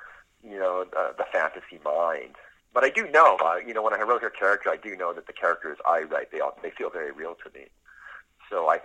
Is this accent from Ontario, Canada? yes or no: no; Winnipeg, Manitoba, Canada; I grew up in Winnipeg as a child, so I have a very nostalgic kind of view towards what Winnipeg is.